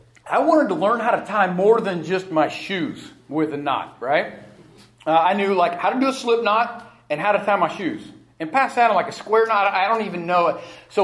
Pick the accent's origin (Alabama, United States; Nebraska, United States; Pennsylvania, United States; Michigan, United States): Nebraska, United States; Lincoln; born there; I was born in Lincoln. My parents both grew up in Nebraska.